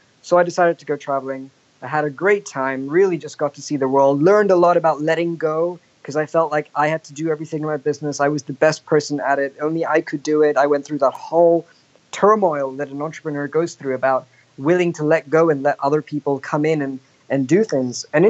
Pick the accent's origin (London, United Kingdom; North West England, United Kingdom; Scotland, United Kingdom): London, United Kingdom; also born or lived in India; as I grew up in London, listening to Western music